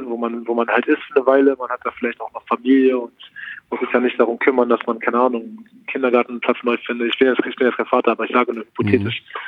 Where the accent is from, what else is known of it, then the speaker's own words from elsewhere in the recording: Berlin, Germany; Ich bin Berliner, das ist meine Heimat.